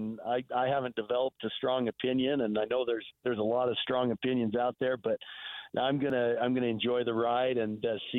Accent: Salt Lake City, Utah, United States; I was born in Salt Lake. I still live in, and when I say Salt Lake, I mean actual Salt Lake City. And I still live in Salt Lake City

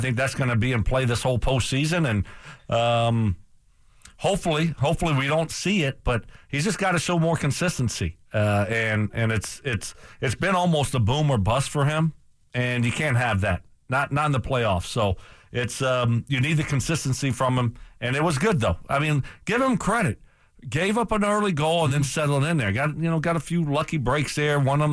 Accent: Louisiana, United States; I grew up in Louisiana. We didn't have any, you know, ice skating rinks around.

